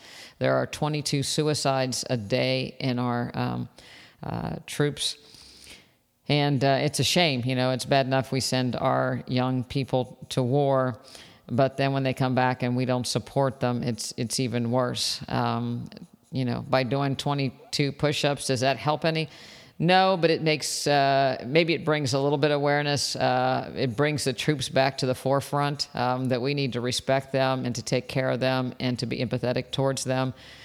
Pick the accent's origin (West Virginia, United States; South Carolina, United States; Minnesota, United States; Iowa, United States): West Virginia, United States; And I grew up in West Virginia, and we've not won too many national championships in our sports